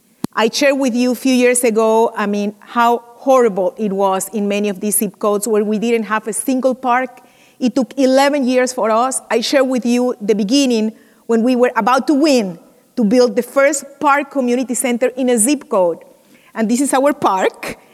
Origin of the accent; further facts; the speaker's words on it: Venezuela; We are working in Venezuela right now, in the middle of one of the most difficult moments of my home country.